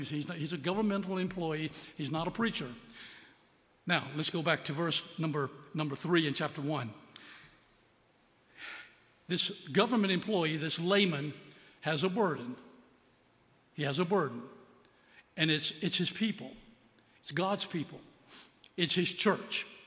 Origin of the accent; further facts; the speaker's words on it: Lynchburg, Virginia, United States; I was born and raised up in Lynchburg, but don't let an old bus kid from Lynchburg be more excited about Buffalo Ridge than you are.